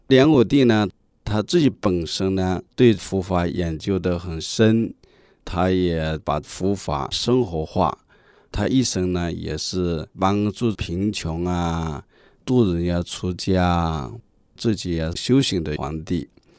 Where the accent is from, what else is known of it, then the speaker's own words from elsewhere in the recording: China; 吃素的观念呢很快就被我们中国人接受了